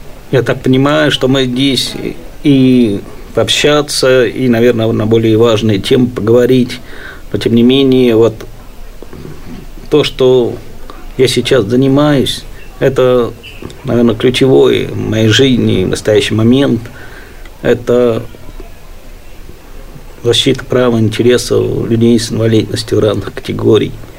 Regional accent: Moscow, Russia; Ну, в общем, я сам москвич. Родился в Москве. В семье глухих родителей. Учился в специальной коррекционной школе номер 30

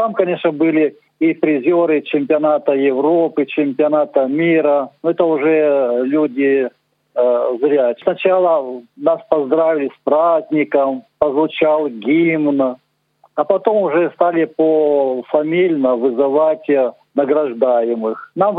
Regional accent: Gori, Shida Kartli, Georgia; also born or lived in Luhansk; now in Kerch, Ukraine; Вообще-то я родом из Грузии, город Горин. А когда уже переехал в Луганск, там уже стал заниматься легкой атлетикой и шашками. А в 99-м году переехал сюда, в Керчь.

